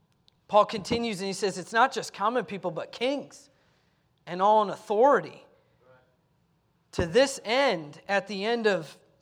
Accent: United States; they look at me different because I'm an American.

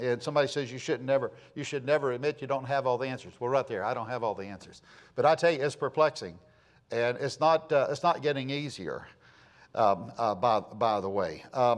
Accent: United States; as a Christian, as an American

